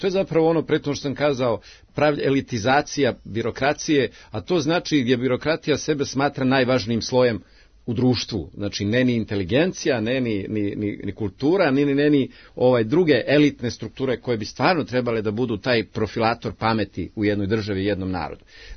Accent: Novi Pazar, Šumadija and Western Serbia, Serbia; dolazimo sa periferije iz Novog Pazara

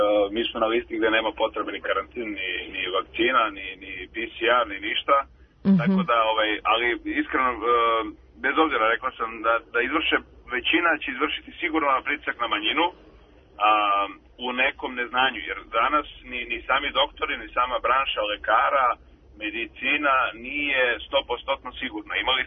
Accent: Belgrade, Serbia; born there; ja sam rođen na asfaltu u Beogradu i nemam zemlju

